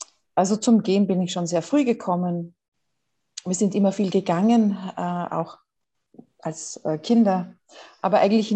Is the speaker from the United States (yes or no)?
no; Austria; und das fand ich so als Österreicherin ein bisschen, ja, warum muss ich dafür nach Deutschland fahren?